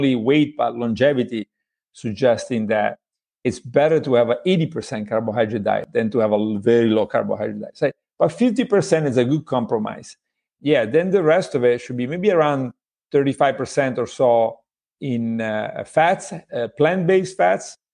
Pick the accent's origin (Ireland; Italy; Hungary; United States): Italy; English is a second language; You know, this is, I'm somebody from Italy, right? So I shouldn't say that. They may take my citizenship away